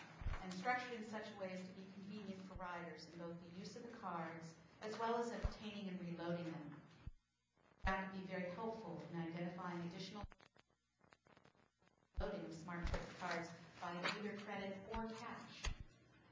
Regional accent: Pittsburgh, Pennsylvania, United States; Also, I grew up in Pittsburgh, and the old trolley system there was literally in our backyard.

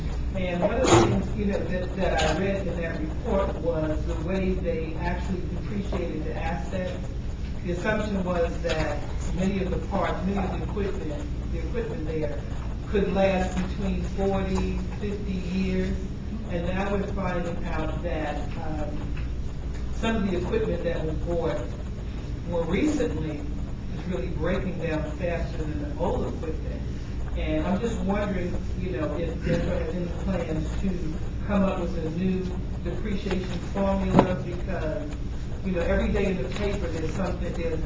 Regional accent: Maryland, United States; I'm from Prince George's County, and my county is that recently

